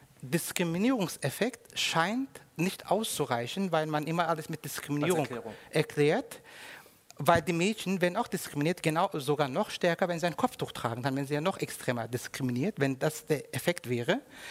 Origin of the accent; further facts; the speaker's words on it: Cologne, North Rhine-Westphalia, Germany; also born or lived in Turkey; Wir sind 6 Geschwister und wir sind in Köln aufgewachsen. Ich war auf einer klassischen Gastarbeiterkind auf der Hauptschule.